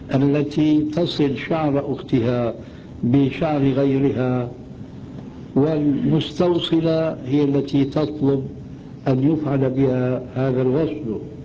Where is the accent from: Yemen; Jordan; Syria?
Syria; كثير من البلاد عندنا في سوريا